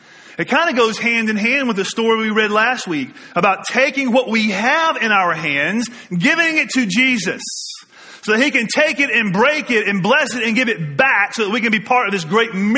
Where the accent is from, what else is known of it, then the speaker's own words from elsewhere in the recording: the South, United States; Growing up in the South, we've had donkeys.